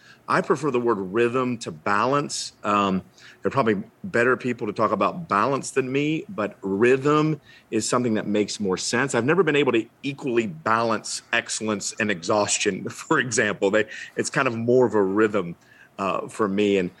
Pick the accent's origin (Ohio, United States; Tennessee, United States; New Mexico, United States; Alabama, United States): Ohio, United States; Newark; My hometown is a place called Newark, Ohio, and it is east of Columbus, way outside the Outer Belt.